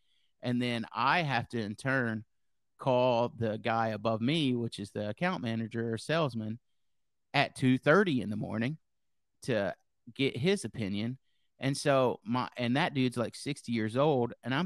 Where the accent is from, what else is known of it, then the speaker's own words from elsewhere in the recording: Nashville, Tennessee, United States; also born or lived in Minnesota; I'm from Nashville, and we moved to Minnesota. So that was like another rebirth and a start over. And we lived there for about 3 years, and it was way too cold. So now we moved back to Nashville